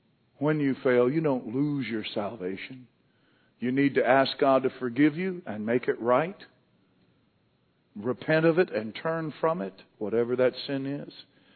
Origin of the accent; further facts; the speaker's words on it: Montana, United States; When I was growing up in Montana, we had a speed limit of about 80 miles an hour on our freeways.